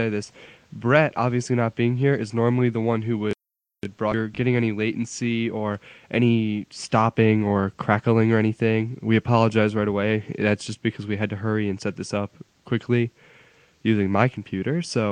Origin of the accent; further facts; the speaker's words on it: East Coast, United States; I'm from the East Coast, too.